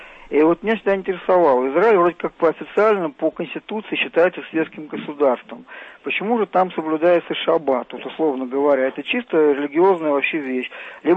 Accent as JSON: {"language": "Russian", "region": "Moscow", "country": "Russia", "said": "я из Москвы."}